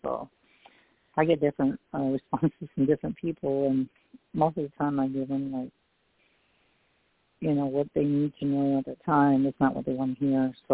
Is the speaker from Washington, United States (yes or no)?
no; San Antonio, Texas, United States; I'm psychic medium from San Antonio, Texas.